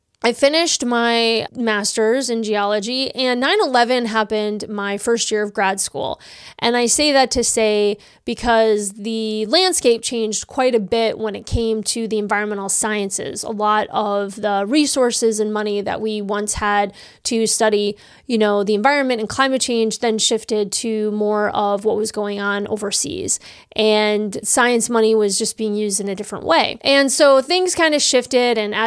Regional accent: New York, United States; I really hadn't ever been on many trips outside of my home state of New York.

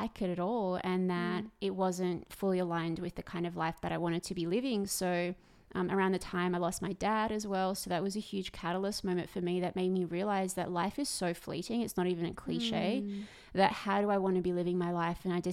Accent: Australia; I come from the land down under.

